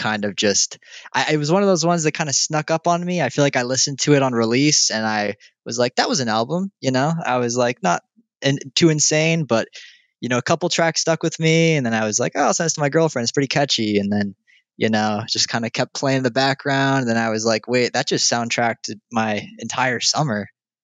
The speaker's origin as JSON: {"language": "English", "region": "California", "country": "United States", "tie": "born or raised there", "said": "I'm from California, like born and raised."}